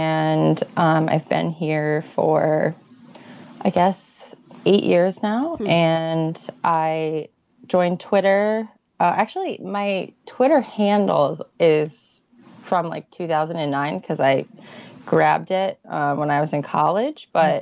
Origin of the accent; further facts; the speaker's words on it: Midwest, United States; now in New York, United States; I'm born and raised in the Midwest. I come from a pretty decent-sized family